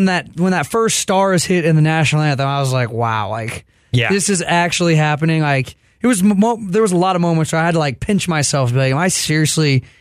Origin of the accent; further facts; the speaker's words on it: Dallas, Texas, United States; I'm not a country guy. Like, I was born and raised in Dallas.